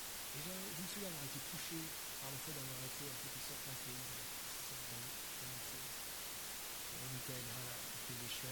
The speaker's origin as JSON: {"language": "French", "country": "Switzerland", "tie": "born or raised there", "said": "Alors que j'avais 16-17 ans, je me souviens avoir participé à un camp de ski et j'ai grandi en Suisse."}